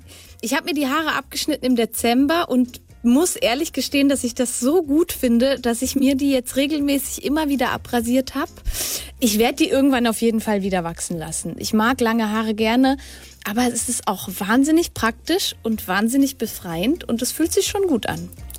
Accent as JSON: {"language": "German", "country": "Switzerland", "lives_now": "Hamburg, Germany", "said": "Ich bin eine Schweizerin in Hamburg."}